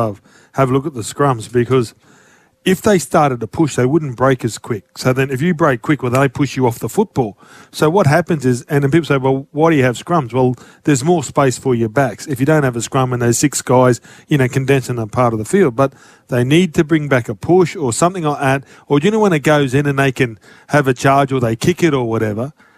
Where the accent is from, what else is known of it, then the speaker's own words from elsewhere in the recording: Townsville, Queensland, Australia; I think Gene Miles was my favourite because growing up in Townsville, like, I watched him sort of play all of his junior footy